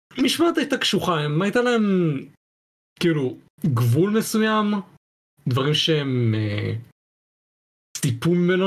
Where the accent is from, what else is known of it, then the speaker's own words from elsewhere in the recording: Russia; ואני אומר לך את זה בתור אדם רוסי